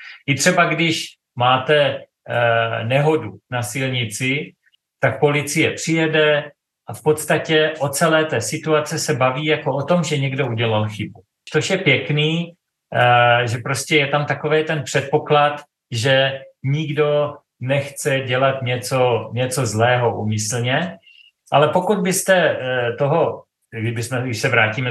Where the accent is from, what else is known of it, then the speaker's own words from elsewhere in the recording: South Moravian Region, Czechia; now in Dubai, United Arab Emirates; tak my jsme z Jižní Moravy, že jo? My nějaký to deci vínka si nalijeme rádi a tady v Dubaji s tím není problém.